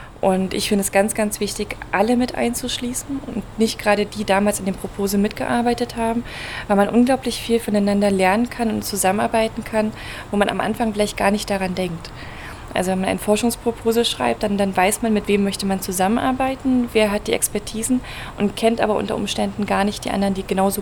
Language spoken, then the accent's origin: German; Berlin, Germany; Ich komme ursprünglich aus Berlin